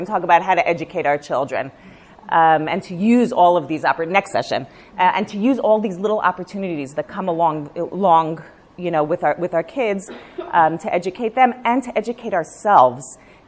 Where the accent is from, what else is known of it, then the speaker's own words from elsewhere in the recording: Philadelphia, Pennsylvania, United States; I grew up in Philadelphia. We grew up together in Philadelphia. And we grew up in a very nice little sheltered modern Orthodox community.